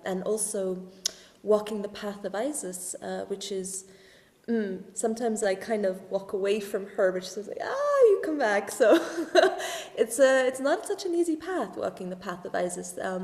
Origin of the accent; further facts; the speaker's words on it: Egypt; I am half Egyptian. I grew up in Egypt for a part of my life